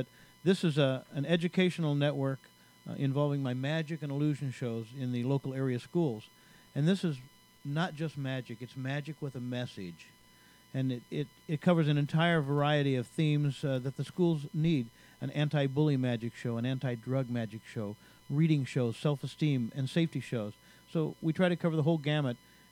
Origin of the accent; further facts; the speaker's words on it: Bend, Oregon, United States; I was born and raised in Bend, Oregon, and at the tender age of 14, I performed my very first show.